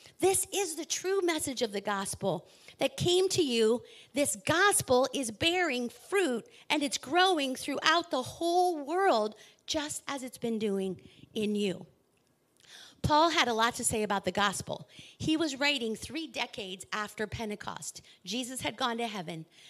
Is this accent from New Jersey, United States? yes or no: no; York, Pennsylvania, United States; I grew up in York, Pennsylvania. My dad was a lineman for the Metropolitan Edison, and my mom a nurse.